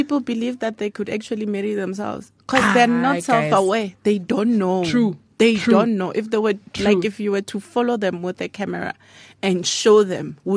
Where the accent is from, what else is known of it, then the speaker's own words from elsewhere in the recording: Soshanguve, Gauteng, South Africa; I'm from Sosha Mguve